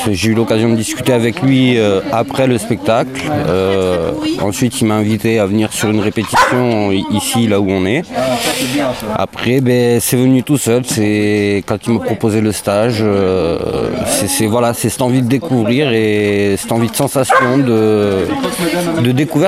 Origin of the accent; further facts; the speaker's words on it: Bordeaux, Nouvelle-Aquitaine, France; Moi, je viens de Bordeaux.